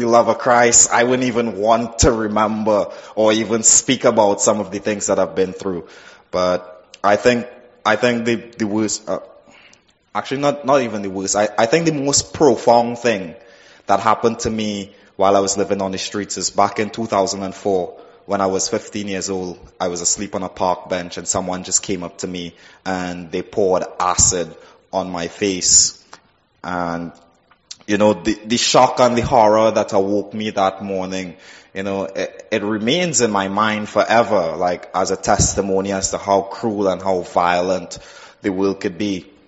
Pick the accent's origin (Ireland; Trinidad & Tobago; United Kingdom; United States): Trinidad & Tobago; I'm from the Caribbean island of Trinidad, which is just like south of Jamaica and stuff like that. And basically, I grew up in an extremely, extremely poor family.